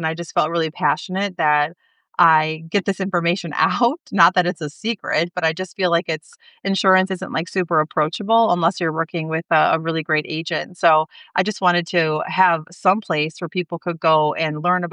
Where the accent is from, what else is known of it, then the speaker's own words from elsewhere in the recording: Eden Prairie, Minnesota, United States; also born or lived in New Jersey; I was born in New Jersey. I lived there for 3 years. And then my family and I moved to Minnesota, Minneapolis area, Eden Prairie, Minnesota specifically. I grew up there and had a great, it was a great place to grow up.